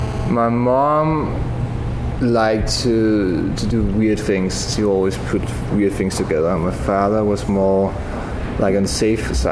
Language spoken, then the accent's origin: English; Denmark; Yeah, I was born and raised in Denmark.